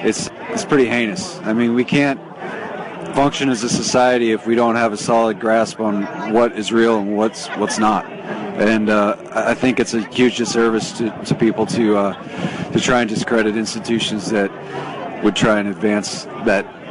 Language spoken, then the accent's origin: English; Washington, United States; I'm from Washington State.